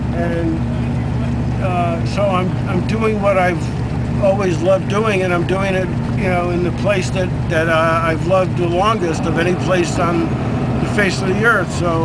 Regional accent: New York, United States; Yeah, I ended up starting my working career in Boston, even though I grew up in New York.

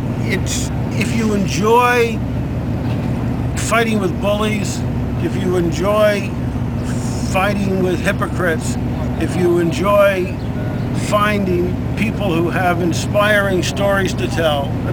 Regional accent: New York, United States; Yeah, I ended up starting my working career in Boston, even though I grew up in New York.

